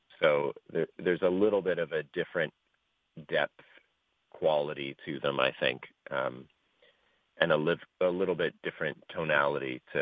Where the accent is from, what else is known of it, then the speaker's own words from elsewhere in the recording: Kailua, Hawaii, United States; born there; now in Los Angeles, United States; I was born in 1978 in Kailua, but I live on the mainland now, just outside Los Angeles.